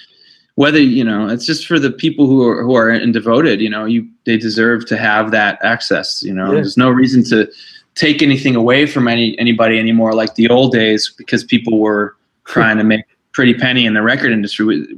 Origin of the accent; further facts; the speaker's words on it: Chicago, Illinois, United States; Like, where are you from? I'm like, from Chicago.